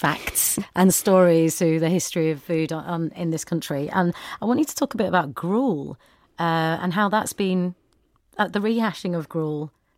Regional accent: Bradford, Yorkshire and the Humber, United Kingdom; I'm from Bradford, and nobody can stop us talking about it

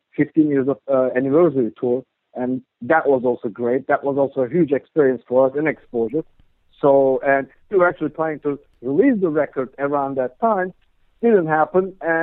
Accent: Istanbul, Turkey; moved away as an adult; now in New Jersey, United States; I'm originally from Istanbul, Turkey.

